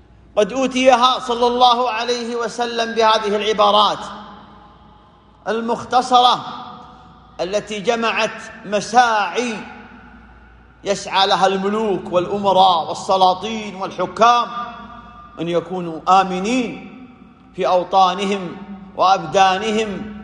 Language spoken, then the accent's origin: Arabic; Saudi Arabia; وعلى هذا قامت بلادنا المملكة العربية السعودية